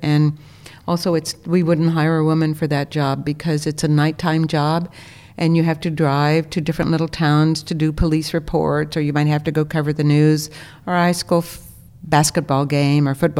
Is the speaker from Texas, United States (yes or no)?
yes; Texas, United States; and I grew up in Texas